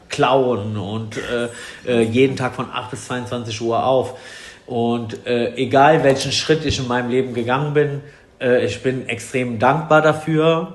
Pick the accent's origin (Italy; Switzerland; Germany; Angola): Italy